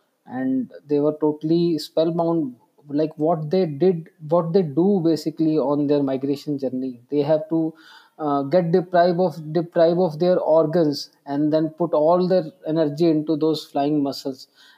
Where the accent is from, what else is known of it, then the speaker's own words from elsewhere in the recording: India; first language Hindi; English is a second language; like in Hindi, in my native language, we say bird as a chidiya.